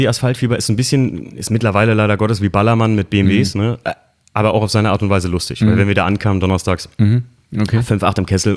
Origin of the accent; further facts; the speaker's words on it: Koblenz, Rhineland-Palatinate, Germany; ich komme ja eigentlich aus Koblenz